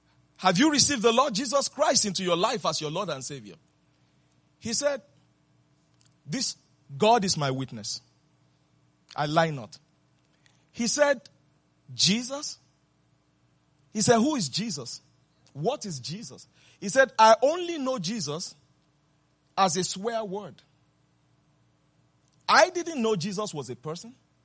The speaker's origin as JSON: {"language": "English", "region": "England", "country": "United Kingdom", "tie": "born there", "also_born_or_lived": "Nigeria", "said": "I was born in England, so I'm a British citizen. But I didn't really live most of my life there."}